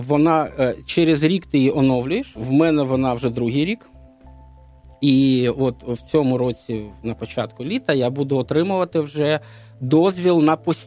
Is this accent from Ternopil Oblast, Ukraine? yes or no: no; Donetsk, Donetsk Oblast, Ukraine; now in Kyiv, Ukraine; я сам з Донецьку і приїхав в Київ